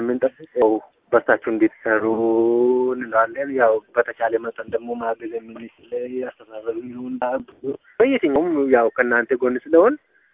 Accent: Oromia, Ethiopia; born there; ለምሳሌ እኔ የተወለድኩበት ቦታ ገጠር ነው። ከወለጋ ነው የተወለድኩት።

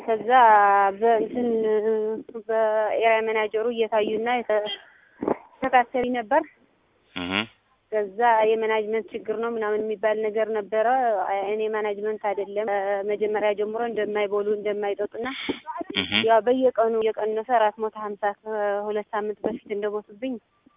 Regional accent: Tigray, Ethiopia; Amharic is a second language; ኦኬ፣ አማርኛ እሞክራለሁ ግን ትግሬ ነኝ።

